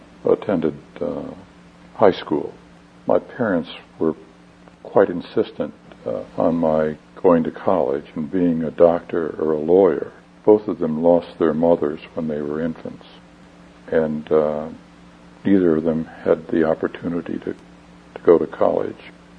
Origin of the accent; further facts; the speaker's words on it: New York, United States; In upstate New York. It's south of Syracuse, and it's near the Catskill Mountains. There are many hills and valleys and where I grew up, and it's a very beautiful place with lots of trees and lakes and so forth.